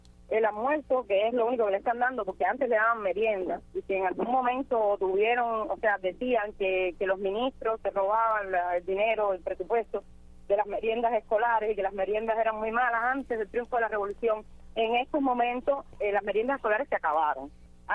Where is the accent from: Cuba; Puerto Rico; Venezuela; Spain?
Cuba; somos artistas, pero como tú dices, somos padres, somos activistas, somos ciudadanos cubanos.